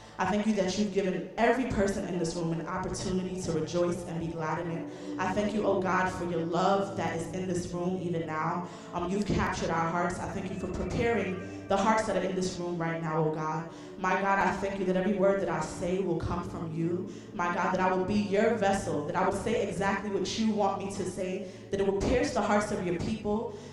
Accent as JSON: {"language": "English", "town": "Brooklyn", "region": "New York", "country": "United States", "said": "I'm from Brooklyn, so I just speak like Brooklyn."}